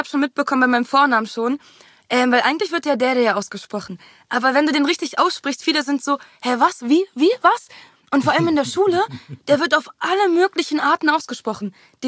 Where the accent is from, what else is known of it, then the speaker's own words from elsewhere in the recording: Berlin, Germany; born there; Ich bin in Berlin geboren.